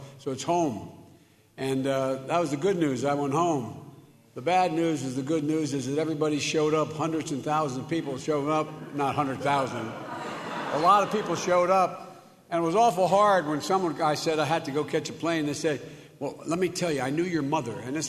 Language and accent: English; Scranton, Pennsylvania, United States; I went up to my hometown of Scranton, Pennsylvania, where I was born